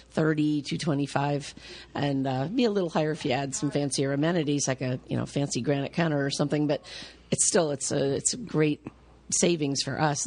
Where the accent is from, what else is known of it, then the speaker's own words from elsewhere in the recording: New York, United States; now in California, United States; I grew up in the Finger Lakes in New York.